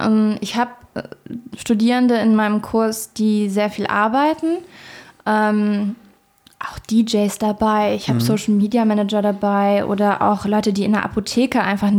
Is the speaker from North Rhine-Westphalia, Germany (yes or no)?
yes; Eschweiler, North Rhine-Westphalia, Germany; now in Cologne, Germany; aus Eschweiler, zwischen Köln und Aachen. Mhm. Also ich bin eine Rheinländerin.